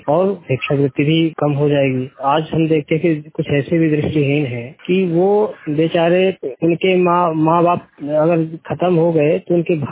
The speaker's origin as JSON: {"language": "Hindi", "town": "Barahna", "region": "Madhya Pradesh", "country": "India", "tie": "born or raised there", "said": "वैसे हूँ सतना जिले का ग्राम पोस्ट बराहना झाली कोठी के पास में मेरा गांव है।"}